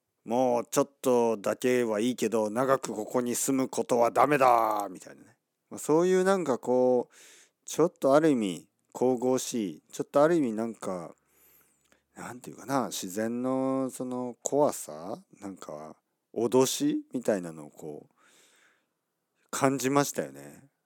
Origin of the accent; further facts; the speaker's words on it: Kyushu, Japan; 僕は今九州の田舎、僕の両親の実家、僕の両親の家、僕の実家ですね、僕が生まれ育った場所に来てるんですが